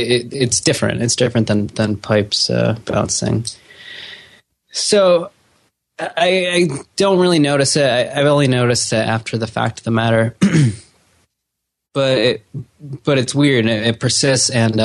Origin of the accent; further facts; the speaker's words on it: Rochester, New York, United States; I wasn't able to go back to my hometown, my home city, Rochester, New York, that year because I was just starting a new job.